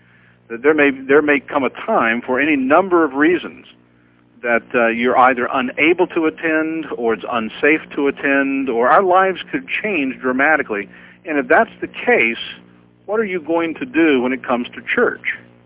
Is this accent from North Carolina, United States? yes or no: yes; North Carolina, United States; I grew up in North Carolina, went to the University of North Carolina, Chapel Hill, graduated, went on staff with a group you may be familiar with down in Southern California